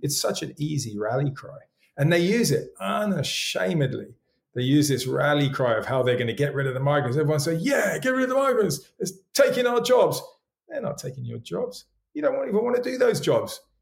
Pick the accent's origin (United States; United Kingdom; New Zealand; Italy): United Kingdom; now in South Africa; So, you know, I've been in South Africa most of my life. I'm British originally, but South Africa is home, and South Africa is in my blood.